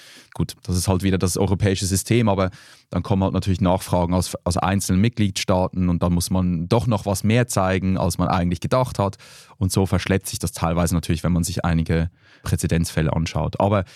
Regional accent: Switzerland; now in Germany; Ich bin ja Schweizer

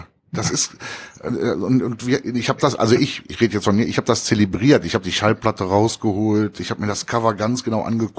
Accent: Cologne, North Rhine-Westphalia, Germany; Und dann hatten wir damals in Köln

